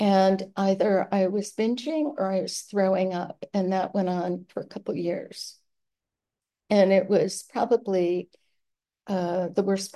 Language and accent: English; Cleveland, Ohio, United States; I grew up in Cleveland, Ohio. I was a pretty normal kid.